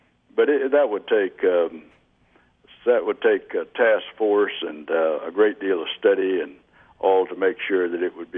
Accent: Georgia, United States; it's kind of reminiscent of growing up in South Georgia.

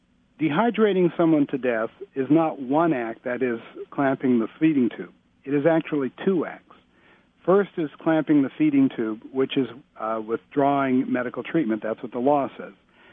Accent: California, United States; which as a Californian turned my hair white.

